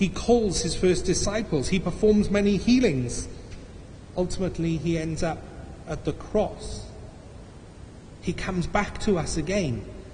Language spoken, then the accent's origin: English; Wales, United Kingdom; and I'm Welsh, which let me tell you, mums are very much in charge.